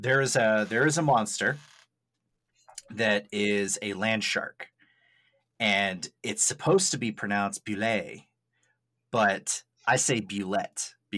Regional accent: Maine, United States; because where I grew up mostly in Maine, there's a lot of French Canadians

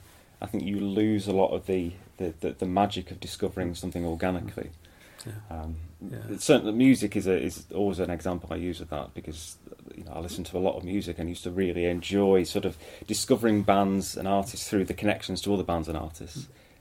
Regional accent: Northwich, North West England, United Kingdom; I'm from Cheshire, so it's not a million miles away. I grew up in a small town called Northwich, which is in the pretty much between Chester and Manchester.

